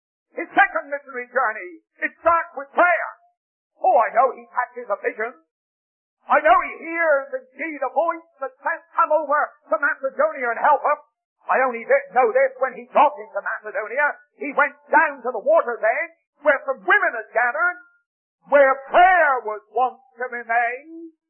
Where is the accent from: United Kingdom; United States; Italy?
United Kingdom; England; But I'm an Englishman.